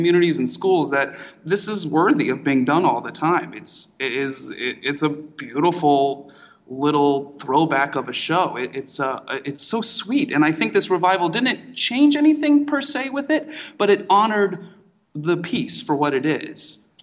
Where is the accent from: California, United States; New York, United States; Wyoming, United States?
New York, United States; Elmira; When I was a kid growing up in Elmira, New York